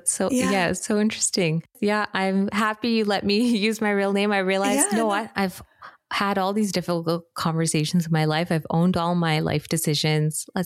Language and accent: English; Singapore; there was so much similarity to how I grew up in Singapore, of this island culture